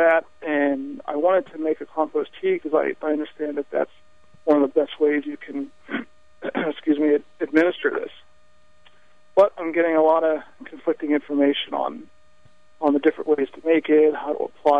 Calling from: Carlisle, Pennsylvania, United States; I'm calling from Carlisle, Pennsylvania.

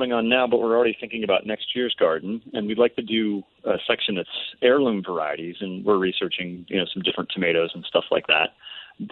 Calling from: Erie, Pennsylvania, United States; I'm calling from Erie, Pennsylvania.

